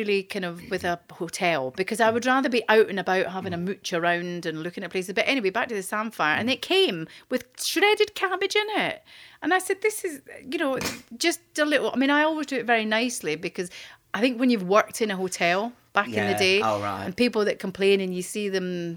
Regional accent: Scotland, United Kingdom; this is where I'm a bit embarrassed because I'm quite Scottish and I don't really do I don't really do decadence.

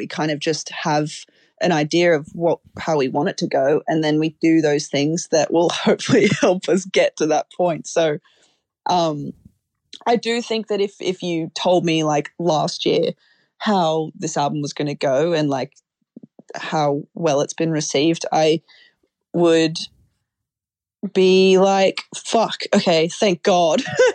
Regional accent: Australia; going on with my visa, so I had to come back home to Oz.

